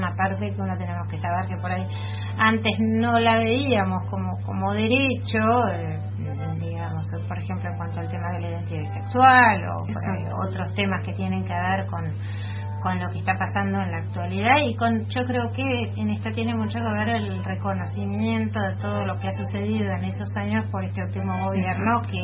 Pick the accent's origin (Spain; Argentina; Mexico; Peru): Argentina; que forman parte de nuestra propia historia como argentinos y también como ciudadanos del mundo